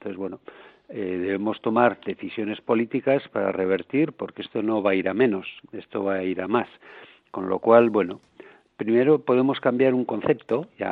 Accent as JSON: {"language": "Spanish", "town": "Bilbao", "region": "Basque Country", "country": "Spain", "said": "que soy del norte, que soy de Bilbao, que quiero ver llover"}